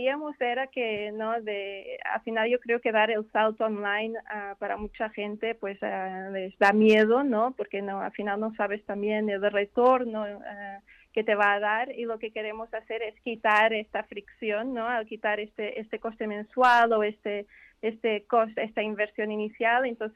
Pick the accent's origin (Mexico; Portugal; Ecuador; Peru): Portugal; Yo soy portuguesa, pero sí, el apellido es belga.